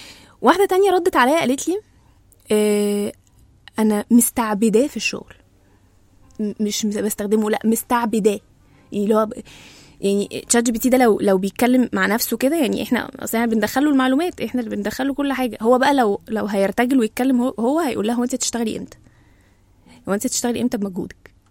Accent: Egypt; الاثنين موجه لينا كمصريين، وانت مصري معانا

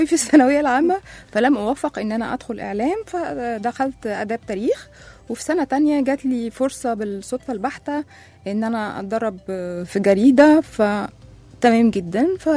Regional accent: Egypt; أنا صحفية مصرية

